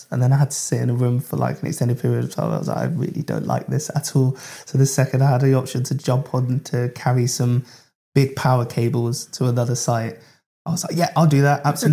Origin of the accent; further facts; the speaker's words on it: London, United Kingdom; I suppose it's perks of like growing up in London.